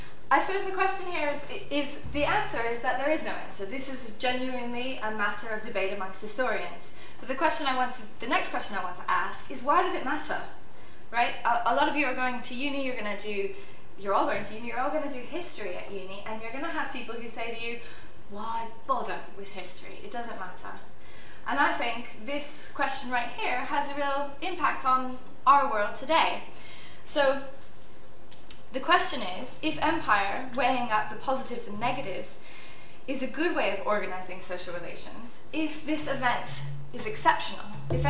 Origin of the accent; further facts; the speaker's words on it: United States; whether they come from big bad states like my home country, the US, or countries like China